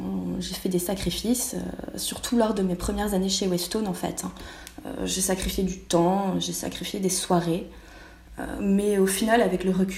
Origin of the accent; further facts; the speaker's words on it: Bordeaux, Nouvelle-Aquitaine, France; now in Paris, France; Sinon, j'ai grandi à Bordeaux, j'ai fait mon école d'ingénieur, puis une spécialisation en école de commerce. Et je suis venue habiter à Paris